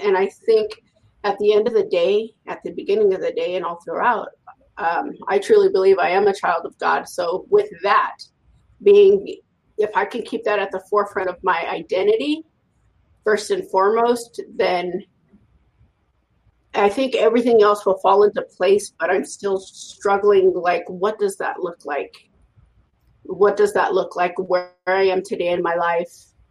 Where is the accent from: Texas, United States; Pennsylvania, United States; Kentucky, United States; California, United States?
California, United States; Santa Ysabel; And like I said, I'm from the Yupai Nation of Santa Isabel.